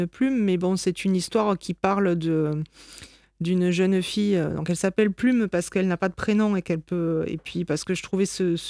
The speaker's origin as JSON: {"language": "French", "region": "Occitanie", "country": "France", "tie": "born or raised there", "lives_now": "Nîmes, France", "said": "Je suis donc originaire d'à côté de Béziers, qui est une ville où il y a une forte tradition taurine aussi. Je suis venue vivre à Nîmes, puisque je me suis établie à côté de Nîmes avec ma famille"}